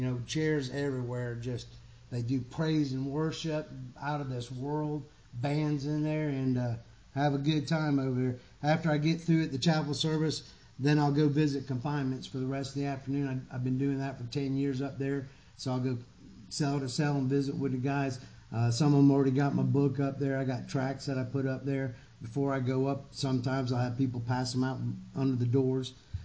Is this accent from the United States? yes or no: yes; Tallahassee, Florida, United States; I grew up right here in Tallahassee, Florida.